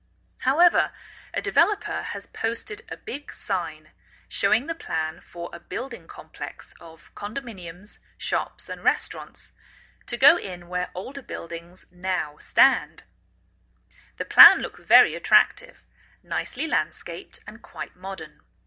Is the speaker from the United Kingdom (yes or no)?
yes; England, United Kingdom; now in United States